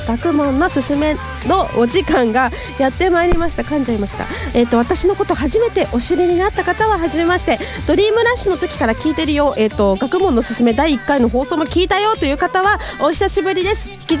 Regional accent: Suzuka, Mie, Japan; accent: Mie dialect; now in Tokyo, Japan; 三重県鈴鹿市の出身です。鈴鹿サーキットのですね、三重県鈴鹿市です。東京に来てもうすぐ3年になります。三重弁訛りはですね、抜けないんですけども、東京で役者として頑張っています。

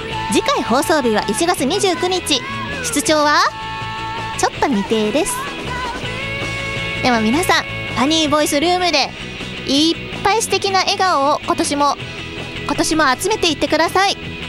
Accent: Nagoya, Aichi, Japan; now in Tokyo, Japan; 地元が名古屋なので、

